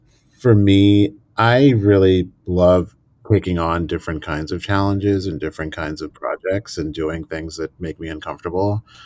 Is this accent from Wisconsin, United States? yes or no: no; Phoenix, Arizona, United States; now in New York, United States; So I spent like most of my childhood growing up in Phoenix. The thing I joke about is I was born in the swamp and raised in the desert. And I wound up coming here to New York for college.